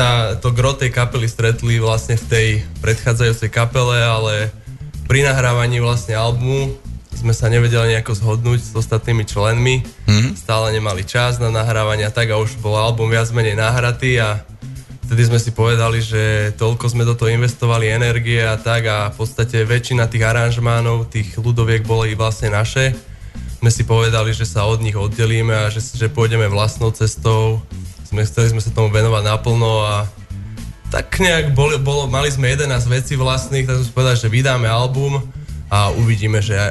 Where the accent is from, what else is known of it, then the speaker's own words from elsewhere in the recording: Nitra, Nitra Region, Slovakia; Ja som z Nitry kvázi, aj basgitarista je z Nitry